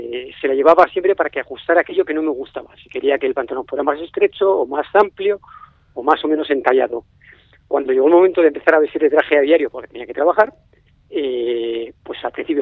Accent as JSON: {"language": "Spanish", "region": "Basque Country", "country": "Spain", "said": "Yo como vasco soy de ambos."}